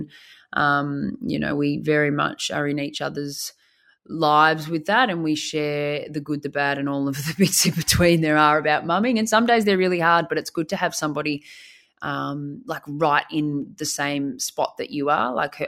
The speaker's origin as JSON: {"language": "English", "town": "Bendigo", "region": "Victoria", "country": "Australia", "tie": "born or raised there", "said": "I did Bendigo, obviously my hometown, which was a cracker, and we had a ball there."}